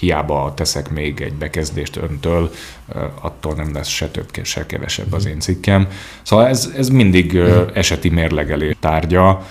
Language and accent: Hungarian; Hungary; hanem én a magyar vagyok. Tehát, hogy ott én a saját hazámat is képviselem egy picit